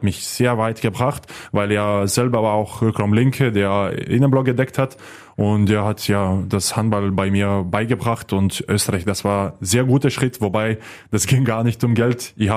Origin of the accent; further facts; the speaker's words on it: Lithuania; German is a second language; also born or lived in Germany; ich bin da in Deutschland geboren. Aber zwar dann, als ich ganz klein war, noch zurück nach Litauen gezogen. Weil wir wollten, dass ich als Litau aufwachse.